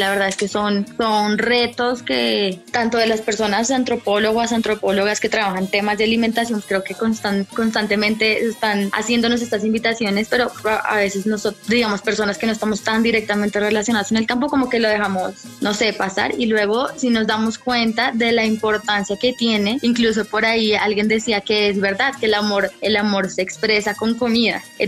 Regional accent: Colombia; como antropólogos, como antropólogas, como colombianos y colombianas

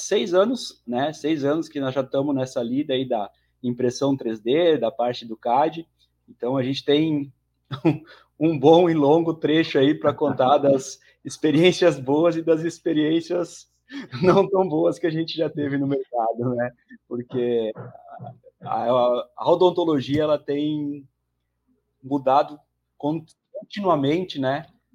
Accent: Nova Prata, Rio Grande do Sul, Brazil; eu sou aqui de Nova Prata.

